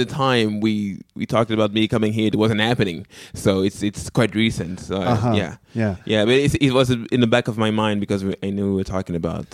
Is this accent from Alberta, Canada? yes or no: no; Quebec, Canada; first language French; English is a second language; I'm from the French part of the country, so my first language is actually French.